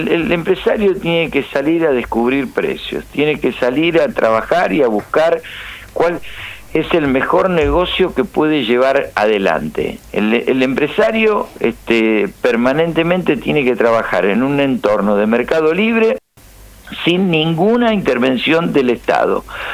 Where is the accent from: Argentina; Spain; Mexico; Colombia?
Argentina; Rosario, Santa Fe; Viví toda mi vida en Arroyito, ahora vivo en el centro.